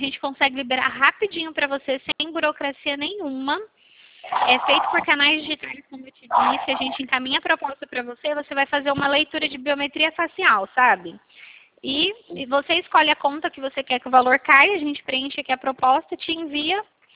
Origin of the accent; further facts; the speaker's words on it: São Paulo, Brazil; Eu sou de São Paulo, tá?